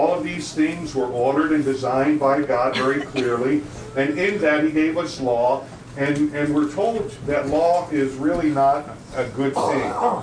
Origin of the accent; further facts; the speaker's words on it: New York City, New York, United States; I grew up in New York City. I live just a few minutes outside of Manhattan now.